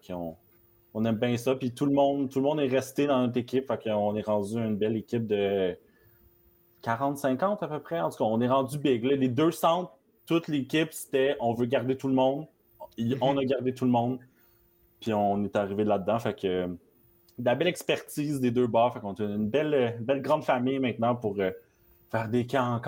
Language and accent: French; Quebec, Canada; je viens de la banlieue de Montréal, puis j'étais dans un quartier. Je venais à Montréal pour mes études.